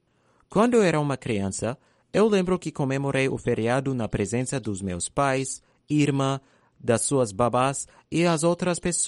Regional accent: Addis Ababa, Ethiopia; Quando era uma criança em Addis Abeba, na capital etíope, e a cidade onde eu cresci

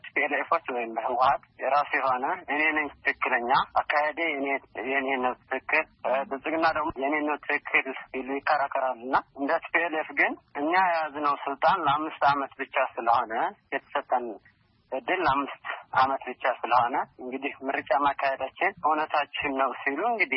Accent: Tigray, Ethiopia; እኛ የትግራይ ህዝቦች እንደ ትግራይ ማለት ነው፣ እንደ አንድ የትግራይ ልጅ ተወላጅ

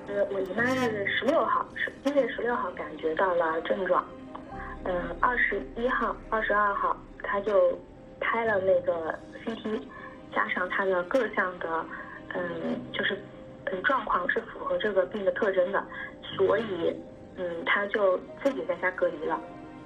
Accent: Wuhan, Hubei, China; 我来自湖北武汉，我是一名90后，

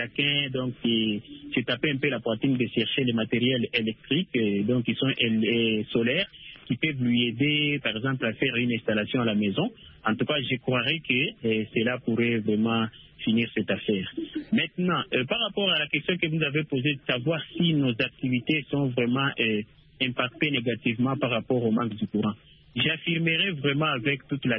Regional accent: DR Congo; mon pays, la RDC

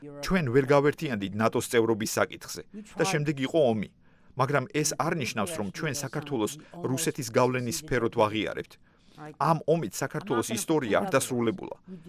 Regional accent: United States; მე ამერიკელი ვარ.

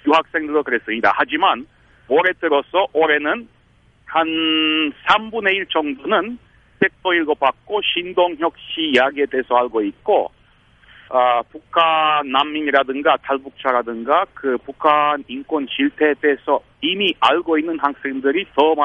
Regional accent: Romania; Korean is a second language; moved away as an adult; 루마니아에 태어나 거기서 20년 동안 살았습니다.

